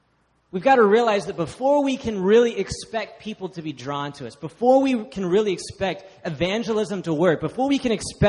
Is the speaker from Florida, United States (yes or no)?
no; Dallas, Texas, United States; I grew up in a place, Dallas has, I think, per capita more churches than any other city in the country